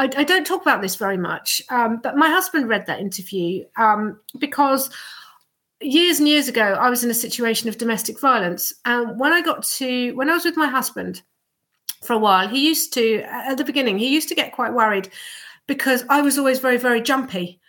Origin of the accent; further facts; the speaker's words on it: Chelmsford, East of England, United Kingdom; I'm from that area. I'm from Chelmsford originally.